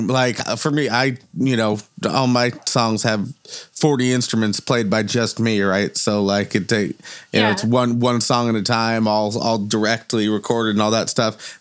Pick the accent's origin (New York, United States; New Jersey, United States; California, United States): California, United States; Los Angeles; I grew up in Los Angeles.